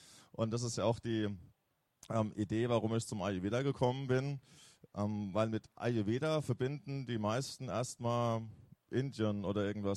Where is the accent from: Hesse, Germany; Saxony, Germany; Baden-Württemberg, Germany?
Hesse, Germany; Lorsch; also ich komme aus der Nähe von Darmstadt, so ein kleines Nest in Südhessen, Lorsch